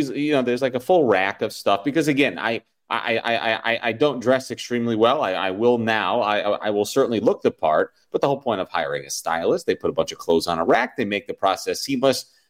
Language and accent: English; New York, United States; somebody that I really look up to growing up in New York. You know, no secret, I grew up a Mets fan because I would listen to them on the radio.